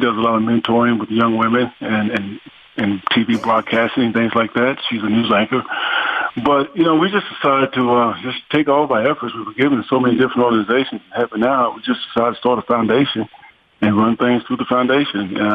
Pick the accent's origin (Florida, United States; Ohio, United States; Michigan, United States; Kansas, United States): Kansas, United States; Salina; born or raised there; also born or lived in McKinney